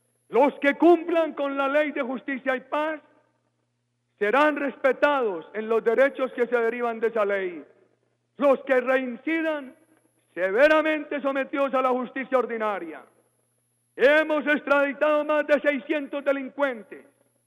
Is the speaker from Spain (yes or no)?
no; Colombia; Y como colombiano me congratulo con la historia de esta tierra